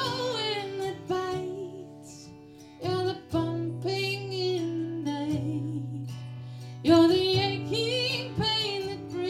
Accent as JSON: {"language": "English", "town": "Benson", "region": "North Carolina", "country": "United States", "tie": "born or raised there", "said": "This song is about my hometown. My hometown is a tiny town called Benson, North Carolina. It's only about 2,000 or 3,000 people. Very, very tiny town."}